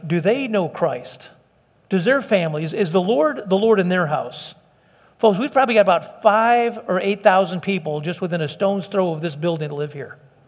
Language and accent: English; Texas, United States; And we would come in and say, we're from Texas.